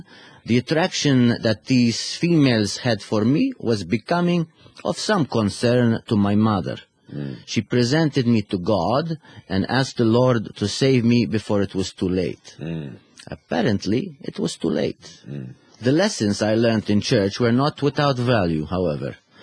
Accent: Mexico; I was raised in Mexico.

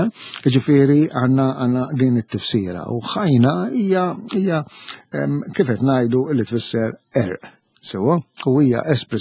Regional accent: Gudja, South Eastern Region, Malta; però jiena xi 5-6 snin ilu smajtha minant raħli naħa tal-gudja minn għalija

